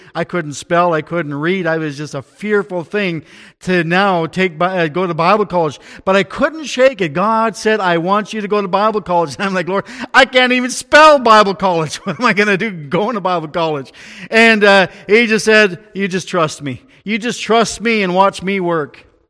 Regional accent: Ontario, Canada; also born or lived in Mexico; I missed out on school growing up in Ontario. My dad, we worked on the fields picking tomatoes, and when school started, we moved to Mexico.

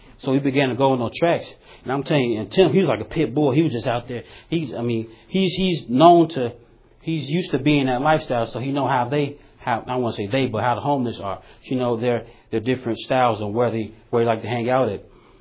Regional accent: Chicago, Illinois, United States; Because for me, I grew up in Chicago, and therefore, I was desensitized toward homeless.

